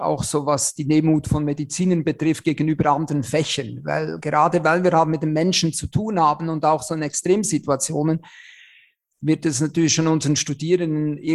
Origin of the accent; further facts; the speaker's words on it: Switzerland; now in Germany; Also ich bin ja Schweizer, wie man unschwer hört